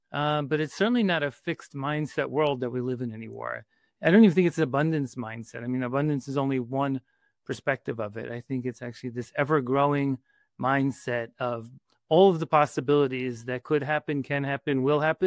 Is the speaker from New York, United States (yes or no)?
yes; Bronx, New York, United States; You know, I grew up in the Bronx. I went to school there. The Bronx is a suburb of Manhattan. We wouldn't call it a fancy place.